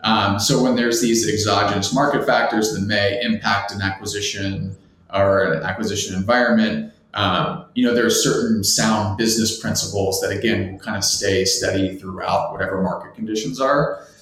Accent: Ohio, United States; I mean, I'm from Ohio. I had spent some time in New York and was living obviously in the West Coast after grad school.

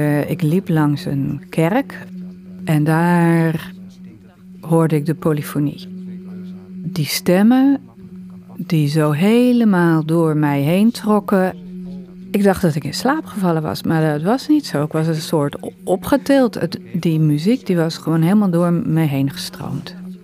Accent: Utrecht, Netherlands; Ik kom uit Utrecht.

